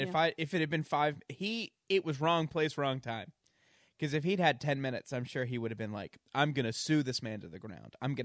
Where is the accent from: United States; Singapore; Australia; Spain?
Spain; Barcelona, Catalonia; I am from Barcelona.